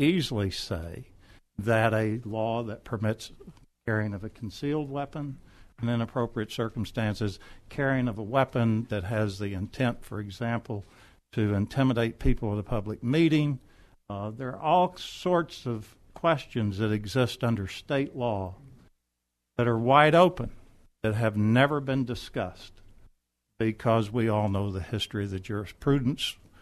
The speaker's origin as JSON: {"language": "English", "town": "St. Louis", "region": "Missouri", "country": "United States", "said": "I'm from St. Louis."}